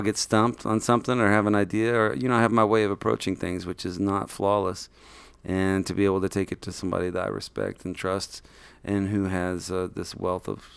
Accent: Texas, United States; And I was coming from Texas, she was from New York

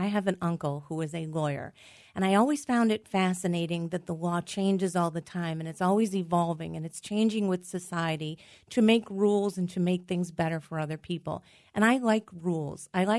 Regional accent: Scranton, Pennsylvania, United States; I moved back to my hometown of Scranton, and I took that job.

